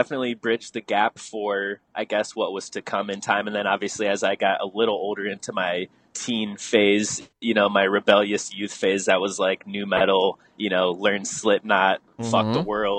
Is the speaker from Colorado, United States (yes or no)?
no; Ohio, United States; That's where I'm from, born in kind of a small town right on the outskirts of Cleveland. So, was born and raised here